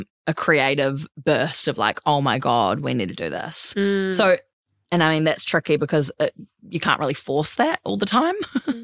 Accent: New Zealand; now in Gold Coast, Australia; I mean, I moved from New Zealand and I didn't have friends, so it took a while to build my friendships there.

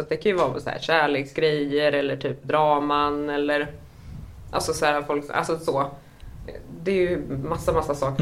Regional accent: Karlskoga, Örebro County, Sweden; Karlskoga.

